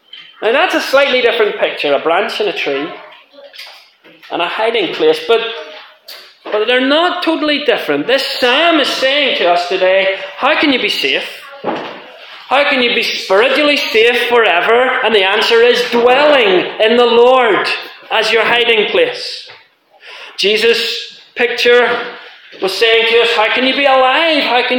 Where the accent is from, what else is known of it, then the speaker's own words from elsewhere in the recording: Ireland; now in Scotland, United Kingdom; because I'm an Irish man living in Scotland.